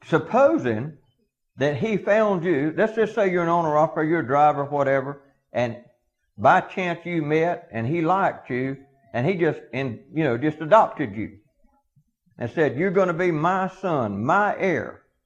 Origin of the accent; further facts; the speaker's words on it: Georgia, United States; I grew up extremely poor in South Georgia.